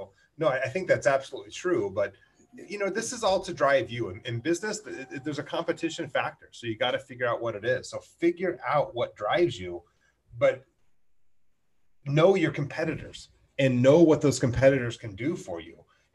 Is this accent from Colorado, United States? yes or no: yes; Colorado, United States; now in Rancho Santa Fe, United States; when I moved from Colorado to Rancho Santa Fe, and you know this, like in Colorado growing up, and Colorado's beautiful and I grew up middle class and such